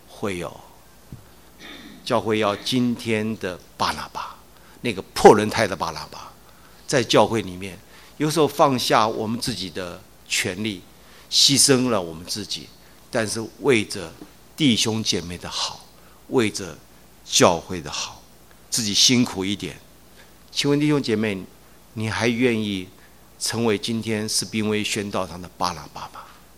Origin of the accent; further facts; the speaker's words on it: China; 我们中国人很在乎排名，对不对？